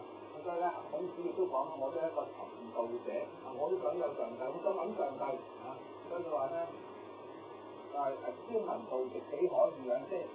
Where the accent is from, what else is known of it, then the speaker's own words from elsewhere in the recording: China; 上帝咧係我哋中國人叫呢個創造宇宙萬物嘅一個最至高無上嘅神